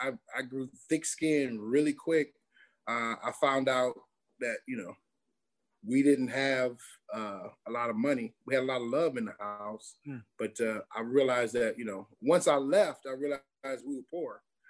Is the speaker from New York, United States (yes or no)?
no; Detroit, Michigan, United States; It came from growing up in Detroit.